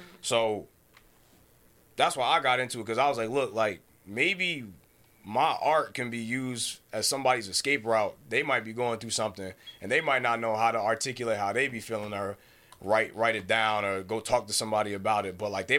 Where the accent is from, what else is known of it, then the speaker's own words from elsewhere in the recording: Somerset, New Jersey, United States; he from the Bronx and I'm from Somerset, New Jersey. We grew up two totally different ways.